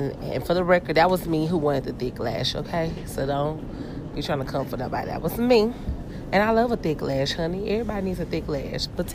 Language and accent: English; Houston, Texas, United States; Like, that's what I grew up knowing in Houston. So, I mean, if you can grow up in Houston, Texas, okay, in the country of what they like to call it, you can adapt anywhere, all right?